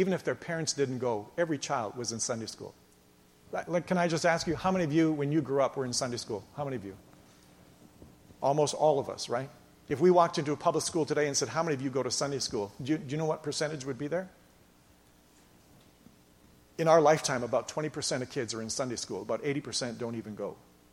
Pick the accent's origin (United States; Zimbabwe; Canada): Canada; We're Canadian. We're way too polite.